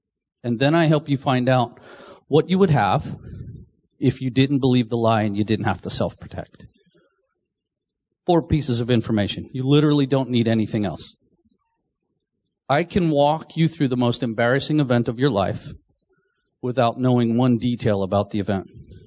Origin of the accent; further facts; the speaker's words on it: Maryland, United States; Then even regionally, like growing up here in Maryland is different than growing up in California.